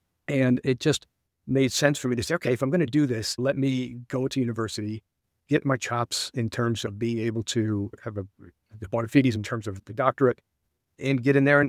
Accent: Buffalo, New York, United States; I grew up in Buffalo near the Canadian border. I used to get up there all the time

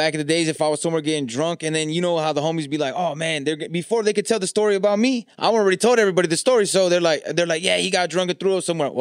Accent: California, United States; I'm from Cali, so you know more about the exact history.

